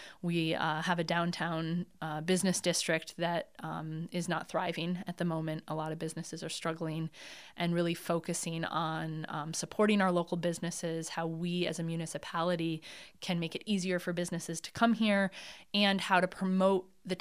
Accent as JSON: {"language": "English", "town": "New Lebanon", "country": "United States", "tie": "born or raised there", "said": "I was born and raised here in New Lebanon, and we've always been a community that has come together and taken care of one another across any dividing lines"}